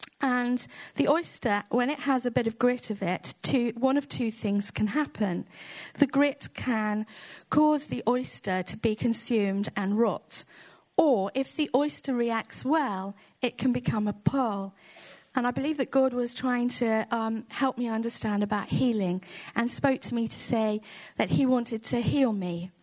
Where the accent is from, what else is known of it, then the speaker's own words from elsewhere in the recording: Feckenham, West Midlands, United Kingdom; So I was born and brought up in Feckenham, a little village near here. I have a sister and live there with my mum and dad.